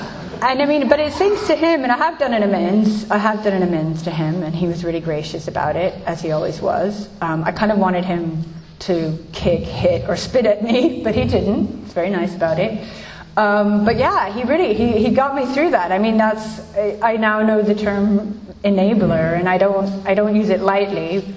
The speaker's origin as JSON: {"language": "English", "country": "United States", "said": "And I tried to run because I'm American, as you know, and I had..."}